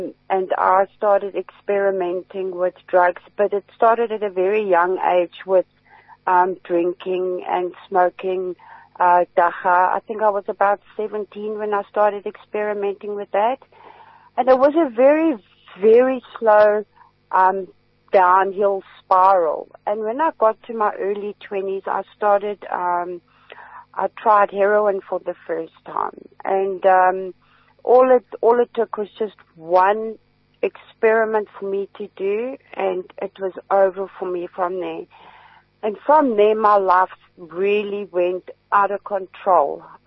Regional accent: Johannesburg, Gauteng, South Africa; I actually was born in Johannesburg, and I grew up in actually in Hillbrow, but this is way back in the 80s.

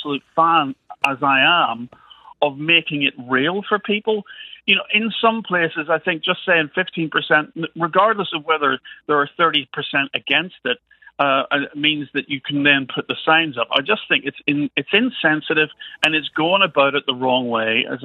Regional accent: Holywood, Northern Ireland, United Kingdom; I come from Hollywood, which has one of the oldest, despite the fact that it's 80% Protestant Unionist, or at least it was back in the day, has one of the oldest branches of the Gaelic League.

